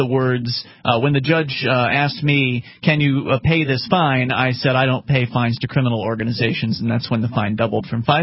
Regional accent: Florida, United States; I was from Florida, nothing like this happened down there.

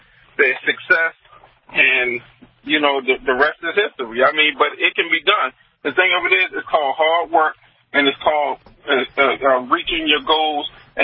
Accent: Queens, New York, United States; You know, where I came from, we came from the Queens Projects, and we came from the concrete ghetto, Jackson Heights. Anyone knows anything about New York, you already know what Jackson Heights is.

